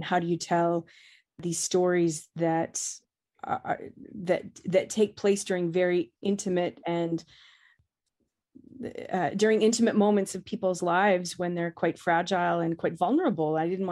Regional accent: Alberta, Canada; now in Newfoundland, Canada; I grew up in Alberta, lived in Newfoundland for a really long time, currently living back in Newfoundland.

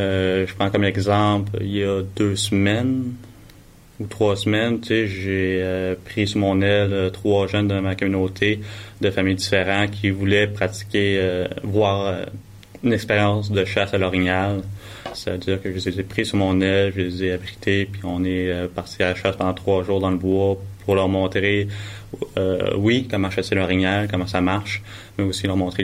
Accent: Quebec, Canada; à savoir que j'étais membre de la Première Nation, autrefois à Malécite de Vigée, j'ai eu un moment de fierté dans ma vie.

